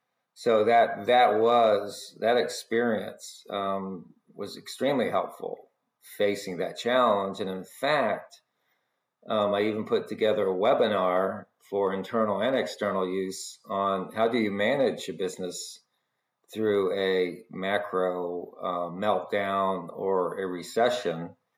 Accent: Southeast, United States; So I say I'm from the Southeast just because I ended up graduating from high school there, even though I went to 3 high schools, believe it or not.

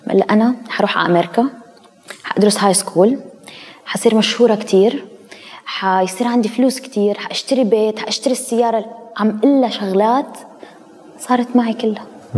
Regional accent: Iraq; also born or lived in Syria / Turkey; now in United States; سو نحن طلعنا من العراق لسوريا كلجوء بعد كل هالأوضاع اللي صارت، وبعدين صارت الحرب بالعراق، طلعنا على سوريا كلجوء، عشنا في سوريا فترة، كمان طلعنا بعدها على تركيا كلجوء بعد ما صارت أحداث سوريا، عشنا بتركيا فترة

